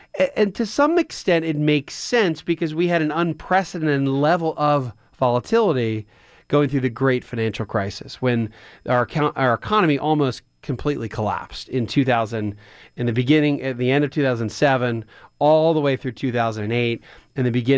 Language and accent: English; Pennsylvania, United States; now in Atlanta, United States; I'm actually from Philadelphia. I rarely talk about being an Eagles fan, but that's what I grew up as. Now, I didn't grow up in Philadelphia. I was out a good hour and a half outside of Philadelphia, closer to Lancaster County, kind of Amish country.